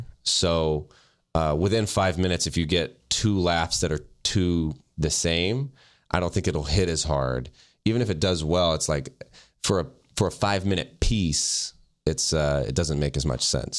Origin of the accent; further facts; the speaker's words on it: the South, United States; it's really just that I'm from the South and I treat everybody like they have a gun